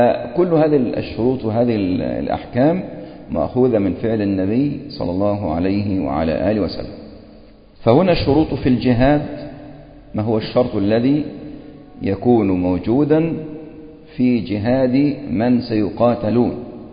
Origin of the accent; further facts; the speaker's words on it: Egypt; كما هو حالنا في بلادنا مصر